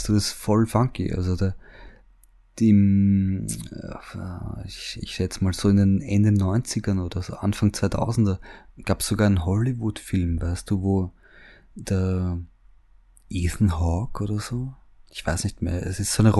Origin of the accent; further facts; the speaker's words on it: Vienna, Austria; wenn man nachverfolgt als Wiener selber, ja, wo die bei dem Dreh waren, an welchen Spots